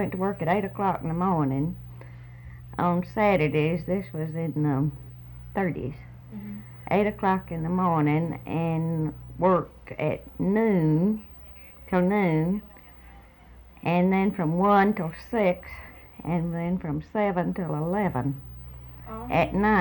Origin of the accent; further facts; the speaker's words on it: Des Arc, Arkansas, United States; born there; I was born in Desert.